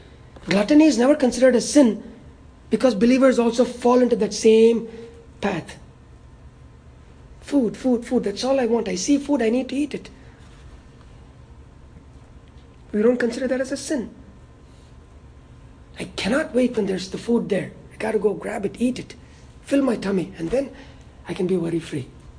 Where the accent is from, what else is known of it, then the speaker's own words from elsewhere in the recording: India; I remember growing up in India